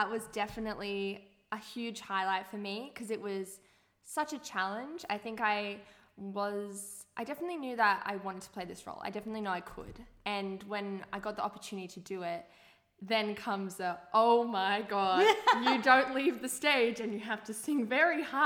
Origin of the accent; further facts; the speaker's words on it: Gold Coast, Queensland, Australia; now in Sydney, Australia; I mean, I think Sydney, for me, I was from the Gold Coast.